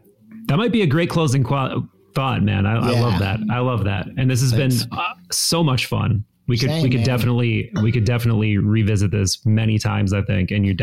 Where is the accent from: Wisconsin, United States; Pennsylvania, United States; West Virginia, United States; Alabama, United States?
Wisconsin, United States; Appleton; I grew up in the Midwest too.